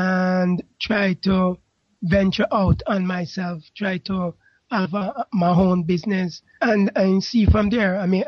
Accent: Enfield, London, United Kingdom; I'm from London, Enfield.

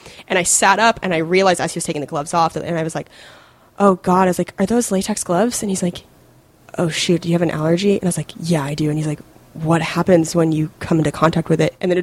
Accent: Spokane, Washington, United States; By the way, I grew up, so I'm from Spokane, but I grew up a little bit outside of it for some of my childhood, and it was this tiny town called Cheney, Washington

